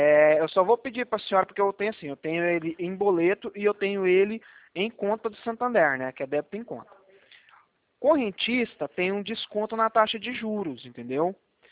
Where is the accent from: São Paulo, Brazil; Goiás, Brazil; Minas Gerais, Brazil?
Goiás, Brazil; now in Campo Grande, Brazil; ele é 62, mas é porque eu sou de Goiás, tá? Eu tô morando aqui em Campo Grande.